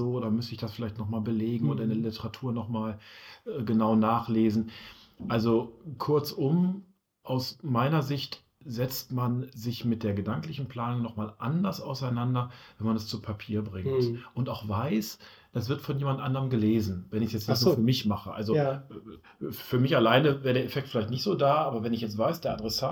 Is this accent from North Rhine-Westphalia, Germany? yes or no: yes; Duisburg, North Rhine-Westphalia, Germany; born there; now in Essen, Germany; ich bin ja gebürtiger Duisburger und bin jetzt in Essen schon seit vielen, vielen Jahren.